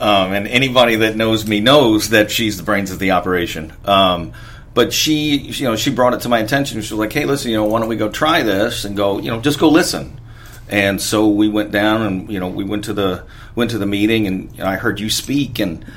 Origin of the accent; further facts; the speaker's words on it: Providence, Rhode Island, United States; now in Memphis, United States; I'm from Providence, Rhode Island.